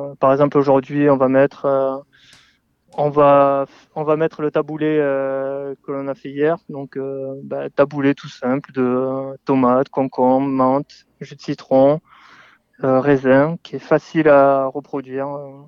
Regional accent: Castres, Occitanie, France; moved away as an adult; also born or lived in England / Switzerland; j'ai fini par l'apprentissage en brevet professionnel pendant 2 ans chez moi à Castres, à côté de Toulouse. Et à 19 ans, je suis parti juste après l'apprentissage.

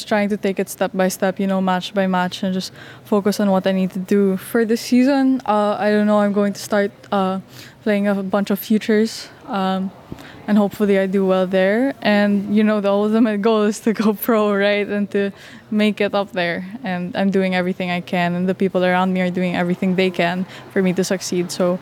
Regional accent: Philippines; English is a second language; I'm still like a Filipino, even if, you know, I'm in the academy, there are a lot of different cultures, and I'm proud that I am Filipino and that I can represent my country.

